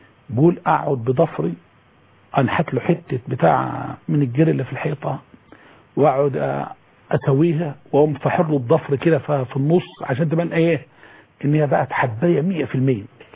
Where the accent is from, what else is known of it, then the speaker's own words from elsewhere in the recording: Egypt; دي شغاله في الشرق دي شغاله عندنا في مصر في كل مكان دي شغاله